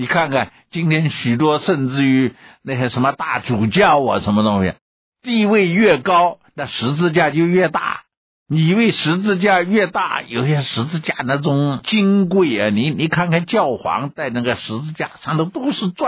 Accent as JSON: {"language": "Chinese", "country": "China", "said": "我们中国人也是一样的，对那个占卜算命啊很相似"}